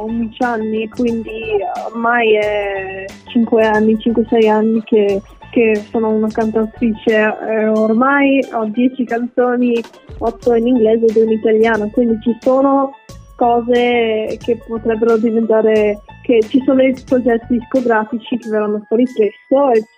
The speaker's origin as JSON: {"language": "Italian", "country": "Singapore", "tie": "born or raised there", "also_born_or_lived": "Treviso, Italy", "lives_now": "Dublin, Ireland", "said": "Ho preso anche spunto da tipo amici in Singapore, perché sono cresciuta a Singapore, poi amici in Italia, l'America, qua a Dublino."}